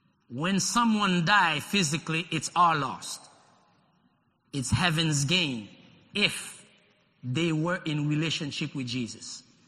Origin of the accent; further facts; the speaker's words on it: Haiti; because growing up in Haiti, they told me you can never play with your shadow.